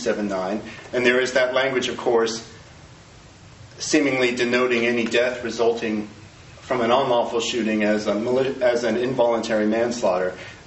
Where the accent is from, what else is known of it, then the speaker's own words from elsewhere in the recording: Fairfax, Virginia, United States; I'm an attorney from Rockingham County, Virginia. I'm originally from Fairfax.